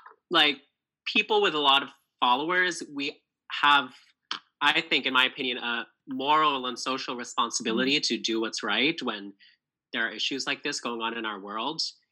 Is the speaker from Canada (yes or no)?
yes; Kitchener, Ontario, Canada; So I grew up in Kitchener. I went to high school in Kitchener. And so going to the University of Waterloo really just made a lot of sense for me because I can live at home.